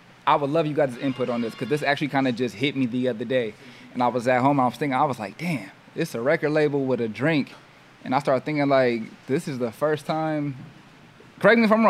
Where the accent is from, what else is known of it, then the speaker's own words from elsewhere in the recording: Inglewood, California, United States; growing up in Inglewood, my pops is from New York, though.